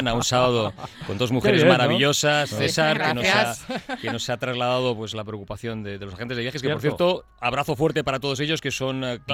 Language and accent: Spanish; Spain; Somos españoles.